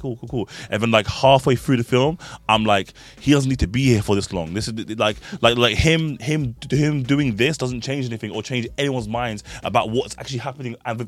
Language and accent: English; Sudan; born there; because I was born in Sudan, you know what I mean?